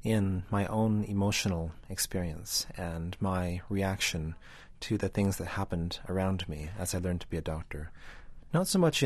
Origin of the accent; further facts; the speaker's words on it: Canada; born there; my parents were the first generation of my family in the country. And so while I was born in Canada and have, in many ways, a very North American worldview